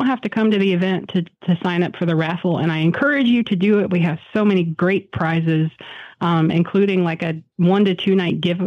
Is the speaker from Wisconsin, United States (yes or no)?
no; Murfreesboro, Tennessee, United States; from Murfreesboro, Tennessee